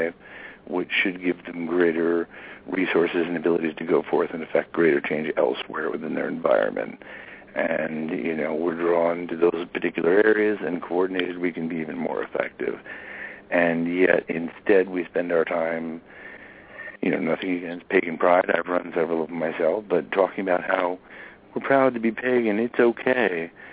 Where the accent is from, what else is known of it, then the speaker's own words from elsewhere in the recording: Northeast, United States; and I come from the Northeast.